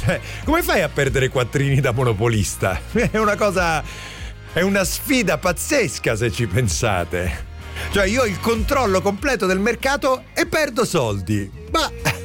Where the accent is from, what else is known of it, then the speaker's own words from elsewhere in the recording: Bevagna, Umbria, Italy; al mio paese a Bevagna c'è una festa